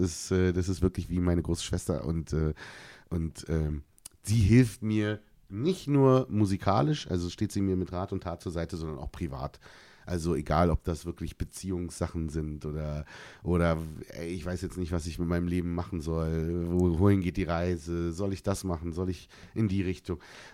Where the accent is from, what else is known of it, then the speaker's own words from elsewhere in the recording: Berlin, Germany; gerade als Berliner kennt man natürlich diese Stadthymne.